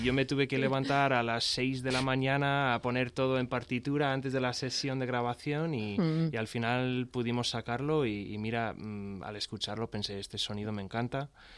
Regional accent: Phoenix, Arizona, United States; moved away as an adult; now in Spain; Soy de Fénix, sí. Y vine aquí a pasar 3 meses y al final, pues por una serie de circunstancias, al final decidí quedarme.

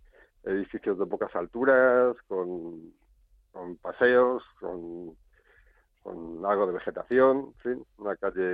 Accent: Madrid, Community of Madrid, Spain; born or raised there

